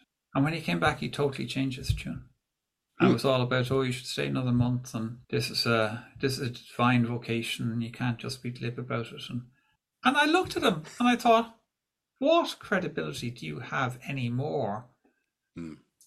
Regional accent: Ireland; my childhood and the influences of Catholicism and growing up in Ireland at that time

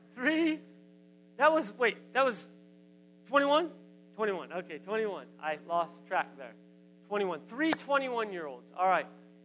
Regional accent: North Carolina, United States; I'm from North Carolina. Are we good? All right, I'm from North Carolina.

